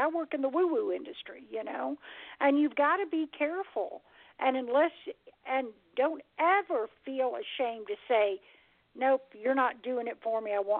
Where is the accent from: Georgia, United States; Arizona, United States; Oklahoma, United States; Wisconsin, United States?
Georgia, United States; Atlanta; See, I'm a white girl from Atlanta, Georgia, okay? And I was raised in the Bible Belt